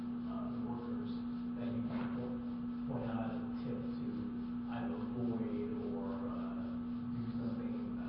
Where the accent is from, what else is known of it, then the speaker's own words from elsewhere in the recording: North Carolina, United States; from North Carolina.